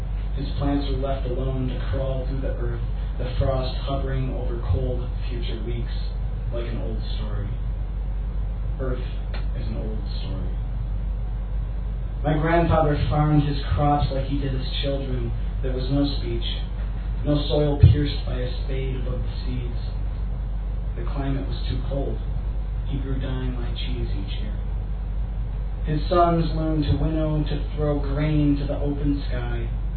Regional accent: United States; I'm an American, obviously, and I've been living in Dublin for the past couple months, taking a semester of Trinity

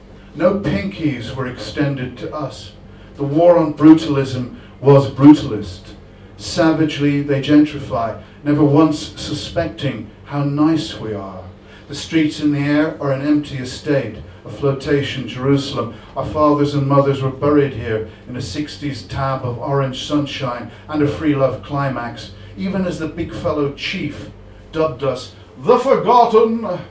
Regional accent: Ireland; now in London, United Kingdom; Living in London as an Irishman, my main problem is conservatism and the Conservative Party.

